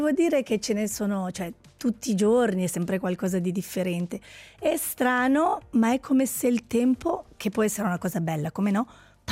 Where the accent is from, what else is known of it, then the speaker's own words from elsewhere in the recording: Switzerland; quando dico che vengo dalla Svizzera sono tutti affascinati e tutti vogliono venire.